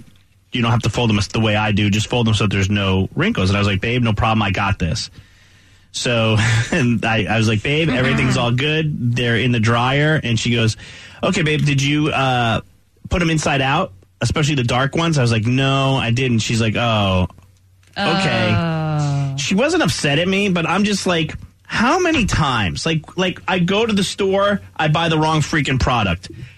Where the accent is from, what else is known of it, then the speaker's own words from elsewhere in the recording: California, United States; I met my fiance on Facebook from South Carolina. I'm from California.